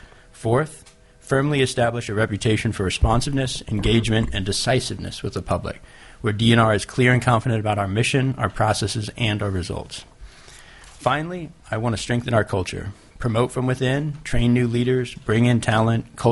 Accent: Anchorage, Alaska, United States; I grew up in Anchorage, Alaska. I've lived there almost all my life, aside from going outside for both college and law school

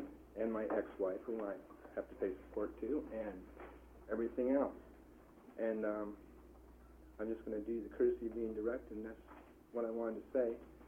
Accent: Oregon, United States; I grew up in Oregon. I fished in Oregon.

